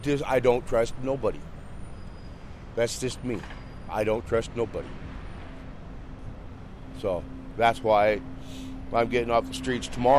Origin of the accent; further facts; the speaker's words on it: Boise, Idaho, United States; Boise, Idaho is 20 below zero. I lived there for 15 years. That's my hometown.